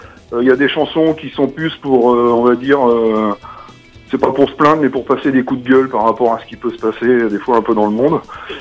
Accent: Les Landes-Genusson, Pays de la Loire, France; Alors moi je suis des Landes Génusson

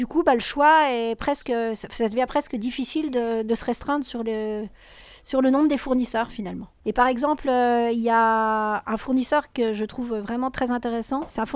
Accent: Brittany, France; now in Île d'Yeu, France; moi je suis originaire de Bretagne là, avant de venir m'installer sur l'île-dieu.

